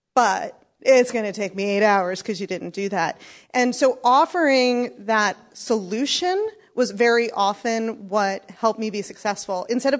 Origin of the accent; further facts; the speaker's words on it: New York, United States; I'm from New York. I can be a little negative.